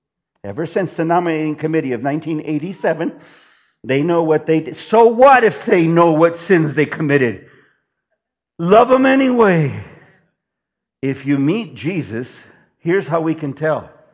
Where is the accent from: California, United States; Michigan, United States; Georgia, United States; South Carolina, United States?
California, United States; Los Angeles; born there; I was born in East L.A., right next to the freeway, the big general hospital across the freeway from the White Memorial. That's ground zero for me.